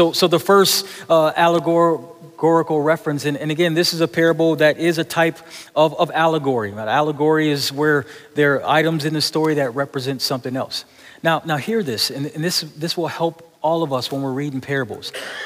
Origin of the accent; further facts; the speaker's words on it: Buffalo, New York, United States; I remember, just church I grew up in Buffalo, New York.